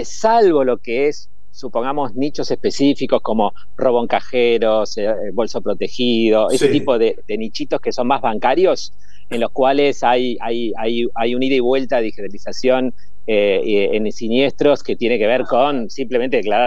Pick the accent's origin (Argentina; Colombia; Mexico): Argentina; nos compete, digamos, como argentinos y como miembros de la industria